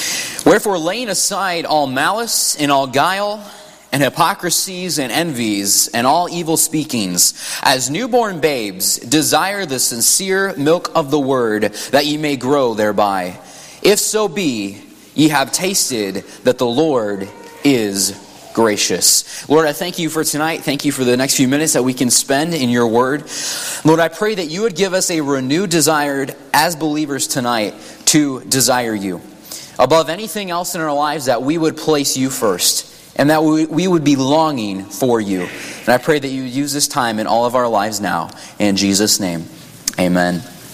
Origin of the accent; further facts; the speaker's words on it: Illinois, United States; Growing up in Illinois, Illinois really didn't have a specific restaurant that was a big thing to go to there.